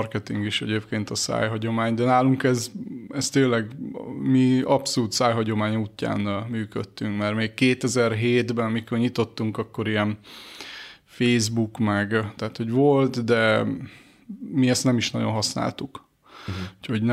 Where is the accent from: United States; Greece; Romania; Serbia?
Greece; now in Hungary; én egy Magyarországon élő görög vagyok, akinek Magyarország is a hazája. Úgyhogy hazámként gondolok Magyarországra, de azért a szívem csücske az Görögország